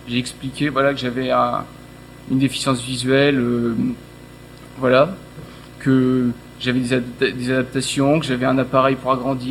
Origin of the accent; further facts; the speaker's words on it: Auvergne-Rhône-Alpes, France; moi je vous parle de ça, je viens de l'Allier